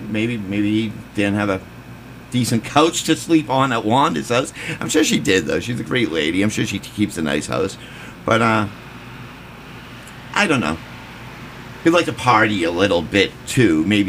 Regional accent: Scituate, Massachusetts, United States; He lived in Scituate, my hometown.

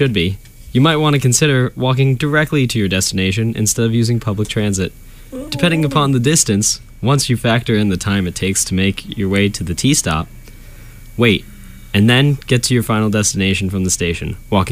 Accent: New Jersey, United States; from New Jersey. Shout out to Saddle River Day School.

